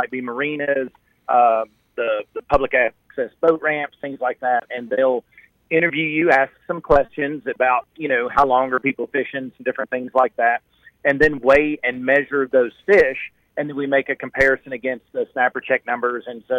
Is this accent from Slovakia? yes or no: no; Kentucky, United States; born there; now in Alabama; So, you guys remember, I was born in Kentucky. I live in Alabama.